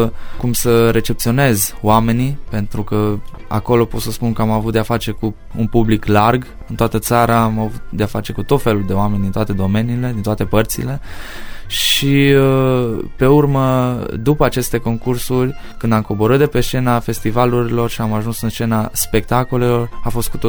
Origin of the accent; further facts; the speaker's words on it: Medeaș, Sibiu County, Romania; sunt din Medeaș, județul Sibiu. Am 28 de ani.